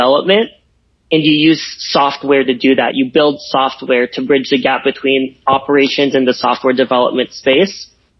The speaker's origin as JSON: {"language": "English", "town": "Chicago", "region": "Illinois", "country": "United States", "said": "And then I'm originally from Chicago, so I came back to Chicago in 2015."}